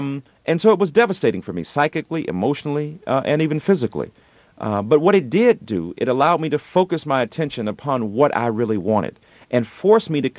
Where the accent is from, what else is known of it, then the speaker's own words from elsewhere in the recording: Detroit, Michigan, United States; I grew up in Detroit during the 60s and 70s when Motown was reigning.